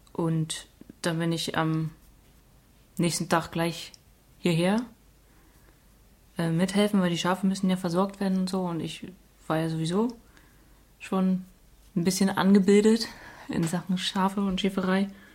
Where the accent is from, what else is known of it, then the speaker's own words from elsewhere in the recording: Potsdam, Brandenburg, Germany; Ich bin in Potsdam groß geworden. Dann später nochmal 3 Jahre, glaube ich, auch auf dem Land. Und dann bin ich aber wieder nach Potsdam gezogen